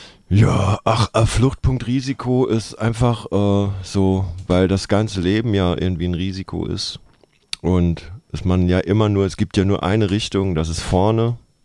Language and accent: German; Saarland, Germany; Ich komme aus dem Saarland, da sagt man das auch so.